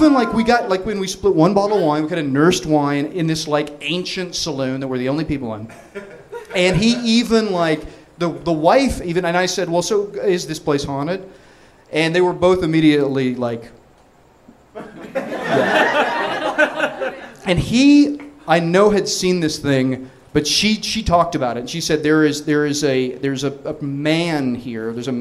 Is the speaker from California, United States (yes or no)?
yes; Los Angeles, California, United States; And like, yeah, we're from LA. And this is my wife. She's from Seoul, Korea.